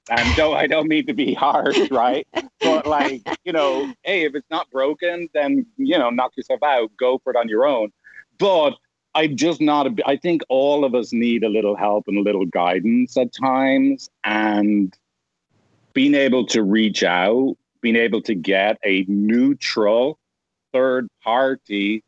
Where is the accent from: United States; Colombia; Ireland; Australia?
Ireland; Dublin, Leinster; Yeah, so I'm from Ireland, Dublin.